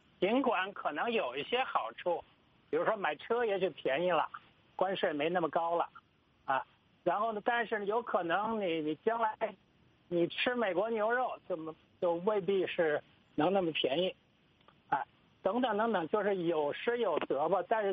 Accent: China

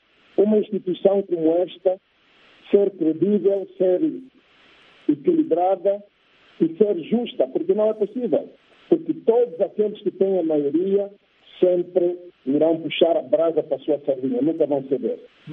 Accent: Angola; Aqui em Angola, como angolano, das instituições judiciais

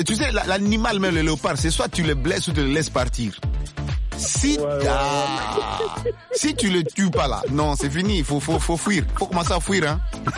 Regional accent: DR Congo; qu'est-ce que tu penses, tu vois, mon pays d'origine, là, la RDC?

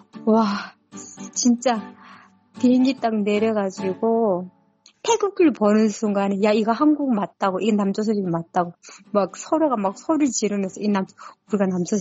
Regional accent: North Korea; accent: North Korean dialect; now in South Korea; 제가 북한 사투리가 나왔나 봐요. 그러니까 중국 사람인 건 알더라고요. 그래서 저보고 교포는 안 쓴다 하더라고요. 교포가 아니고 세토민입니다.

